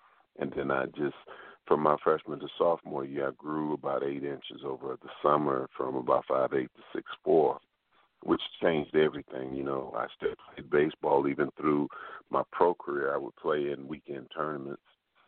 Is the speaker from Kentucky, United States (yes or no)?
no; Chicago, Illinois, United States; going back for the All-Star weekend reminded me what it was like growing up in Chicago. It was cold.